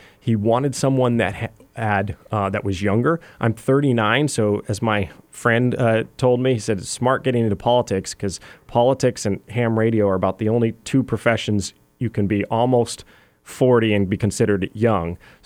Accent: Alaska, United States; my family is third generation Alaskan. So we came up here from Wisconsin in the 30s or so. My dad was born in Anchorage. He went to college up here in the 70s at UAF. I went to college at UAF

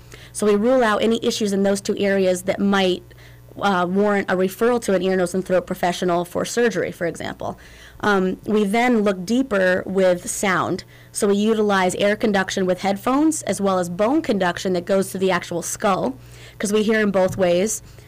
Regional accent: Vermont, United States; now in Fairbanks, United States; I grew up in Vermont pretty rurally, on a farm.

